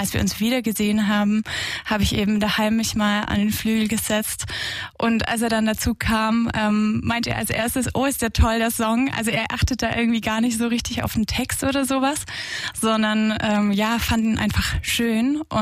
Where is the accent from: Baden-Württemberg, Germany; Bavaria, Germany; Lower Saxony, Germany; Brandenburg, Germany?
Baden-Württemberg, Germany; Aalen; now in Burgstetten, Germany; Genau, also ich wohne jetzt seit Oktober in Burgstetten. Ich komme gebürtig aus Aalen und habe eben studiert in Trossingen dazwischen